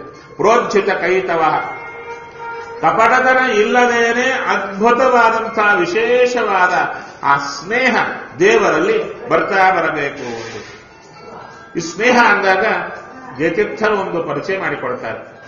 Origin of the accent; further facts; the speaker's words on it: Kurnool, Andhra Pradesh, India; ನಮ್ಮ ಊರು ಕರ್ನೂಲು ಅಂತ. ಕರ್ನೂಲು ಅಂದ್ರೆ ಮಂತ್ರಾಲಯ ಪಕ್ಕ.